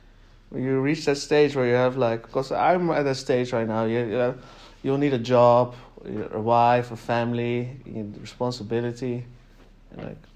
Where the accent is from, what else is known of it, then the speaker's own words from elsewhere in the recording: Netherlands; I know Islam, Christianity, and Judaism mostly. And some atheist thoughts because I was raised in the Netherlands.